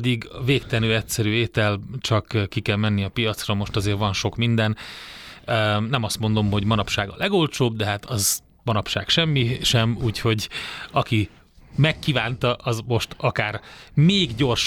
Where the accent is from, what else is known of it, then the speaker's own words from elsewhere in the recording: Vojvodina, Serbia; ott a délvidéken, onnan én származom